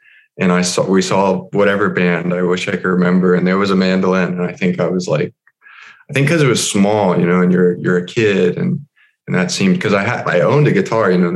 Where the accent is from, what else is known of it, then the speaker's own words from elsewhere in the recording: Chapel Hill, North Carolina, United States; Well, I grew up just like 10 minutes from where I am right now, actually, which is Chapel Hill, North Carolina.